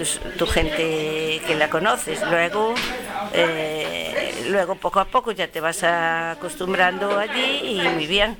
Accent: Galicia, Spain; como los gallegos no podemos, si no emigramos, la mayoría, pues para juntar dinero para un piso

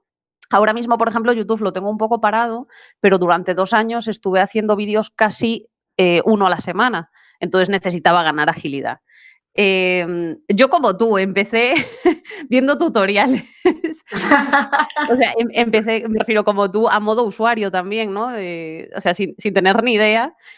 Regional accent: A Coruña, Galicia, Spain; yo soy de Coruña y bueno, medio coruñesa, medio ferrolana, entonces siempre hablé español, pero desde hace unos años intento, siempre que puedo, hablar gallego

